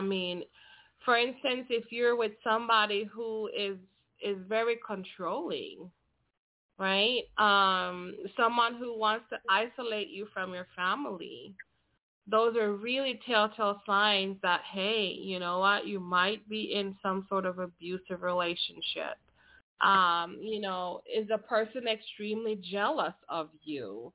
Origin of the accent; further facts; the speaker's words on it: Belize; now in United States; And I think that, you know, I think even though I'm from Belize, I know that even being in the United States